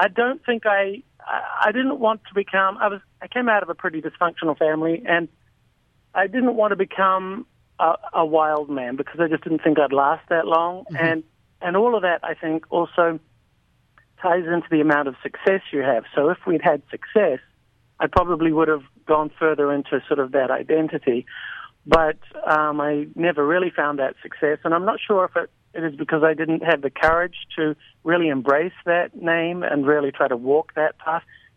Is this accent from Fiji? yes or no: no; New Zealand; accent: New Zealand; now in United States; My accent is from New Zealand. I live here now.